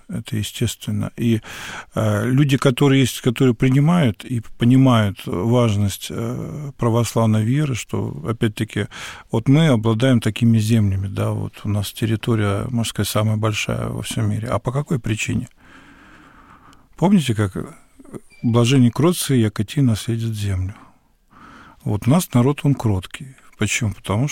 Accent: Apatity, Murmansk Oblast, Russia; born there; Я, могу сказать, метис, мама у меня карелка, отец – польская кровь. Вот, я родился на севере, в Апатитах, да. Ну, вот для меня Карелия – родина моя, да.

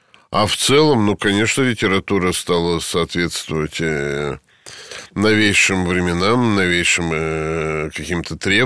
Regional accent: Rybinsk, Yaroslavl Oblast, Russia; Я сам из Рыбинска, с Верхней Волги.

